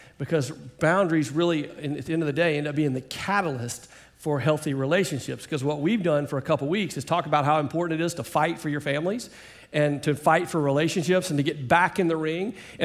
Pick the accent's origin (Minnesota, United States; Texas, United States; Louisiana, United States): Louisiana, United States; Shreveport; from Shreveport